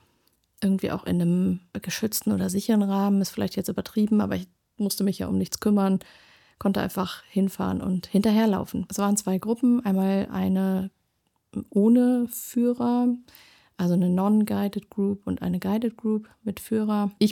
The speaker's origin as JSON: {"language": "German", "region": "North Rhine-Westphalia", "country": "Germany", "tie": "born or raised there", "said": "meine Heimat, das Siegerland"}